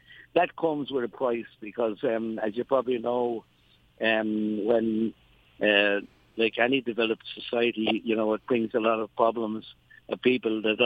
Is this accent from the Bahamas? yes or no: no; Dublin, Leinster, Ireland; Oh, I did. I grew up in Dublin, and I grew up in the city. And you know, when I grew up in Dublin, it was a large village, really